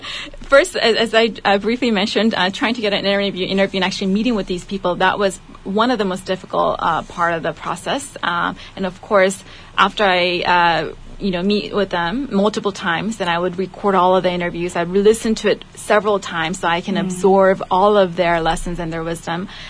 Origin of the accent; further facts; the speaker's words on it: South Korea; also born or lived in California; I was born in California, but I moved to Korea when I was about 3 years old.